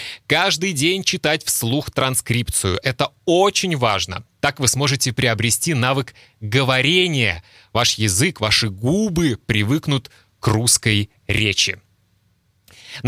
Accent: Kaliningrad, Kaliningrad Oblast, Russia; я родился и учился в Калининграде, который до Второй мировой войны был немецким Кёнигсбергом.

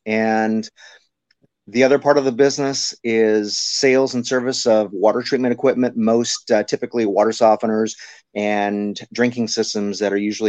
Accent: Stockton, California, United States; Yeah, I'm actually born and raised in Stockton, went to Stagg High School and went to UC Davis, graduated in 86.

